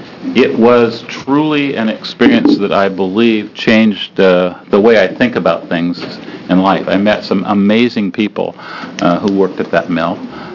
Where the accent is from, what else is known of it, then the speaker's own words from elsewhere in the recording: Port Angeles, Washington, United States; This was a bill, when I started looking at it, that hearkened me back to graduating from high school in Port Angeles, Washington in 1966